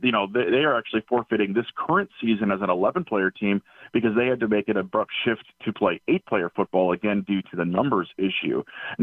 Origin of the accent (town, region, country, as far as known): Cadott, Wisconsin, United States; born or raised there